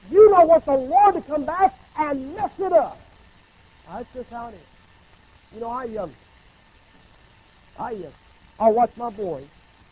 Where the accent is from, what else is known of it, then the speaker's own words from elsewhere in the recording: United States; I'm glad I'm an American because I'm free.